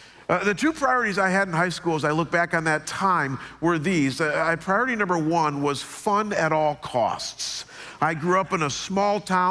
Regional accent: Midwest, United States; I come from the Midwest, and growing up, we had only two categories of sickness: cold and flu.

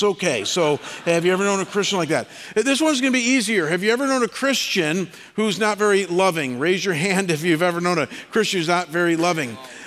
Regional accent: Cleveland, Ohio, United States; And as you guys know, I'm from Cleveland, and so I'd been looking forward to the game all day.

